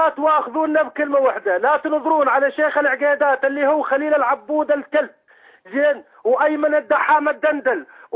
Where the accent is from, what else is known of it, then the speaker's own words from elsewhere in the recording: Deir ez-Zor, Deir ez-Zor Governorate, Syria; أنا اللي أكلمك، أنا من دير الزور، أنا من رعاية العقيدات،